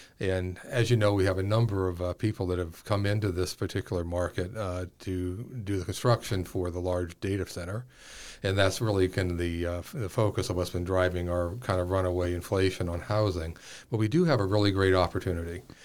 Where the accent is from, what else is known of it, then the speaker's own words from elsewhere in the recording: Nevada, United States; now in Abilene, United States; I had an opportunity to come here about 6 years ago, and I'm coming from Southern Nevada. Abilene area is diametrically opposed to Southern Nevada in terms of its lifestyle.